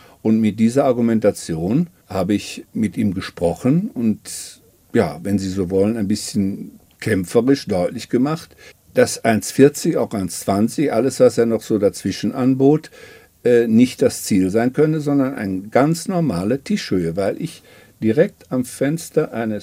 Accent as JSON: {"language": "German", "town": "Kleve", "region": "North Rhine-Westphalia", "country": "Germany", "tie": "born or raised there", "said": "in Kleve, meiner Heimatstadt, wo ich das elterliche Haus übernommen habe"}